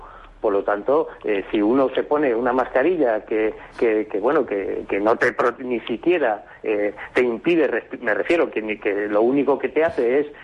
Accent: Madrid, Community of Madrid, Spain; yo conozco más Madrid porque soy de Madrid

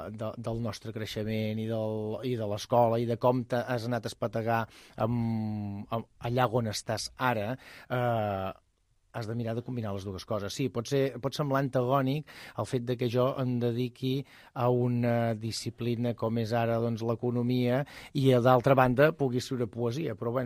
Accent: Berga, Catalonia, Spain; a Berga, d'on soc jo

